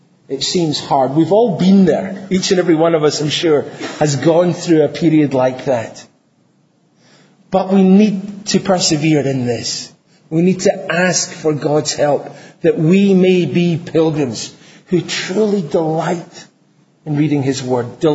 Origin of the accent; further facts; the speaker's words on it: Scotland, United Kingdom; Now, I come from Scotland.